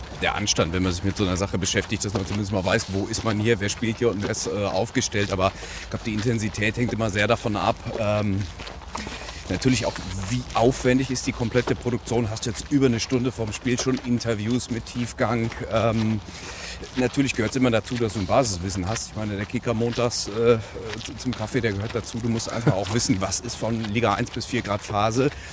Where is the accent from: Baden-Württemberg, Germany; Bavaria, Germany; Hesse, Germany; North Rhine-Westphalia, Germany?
North Rhine-Westphalia, Germany; Ich komme ja aus dem Sieger Sauerland. Bin ja ein Immi. Wollte aber schon immer nach Köln.